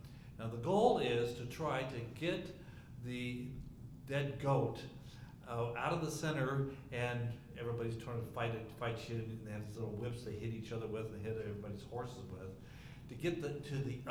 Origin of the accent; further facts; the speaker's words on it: Utah, United States; And I said, yes, I'm from Utah.